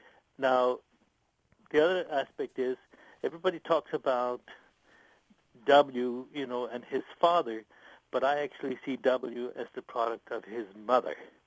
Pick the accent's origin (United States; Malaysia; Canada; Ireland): Ireland; Dublin, Leinster; One is I'm actually from Dublin